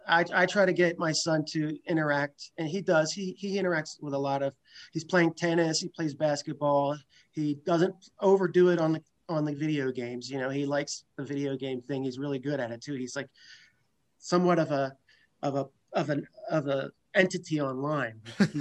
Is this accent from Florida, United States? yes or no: no; Marlton, New Jersey, United States; also born or lived in West Chester, Pennsylvania; now in Santa Clarita, United States; Half of my childhood was in Marlton, New Jersey, and the other half was in Westchester.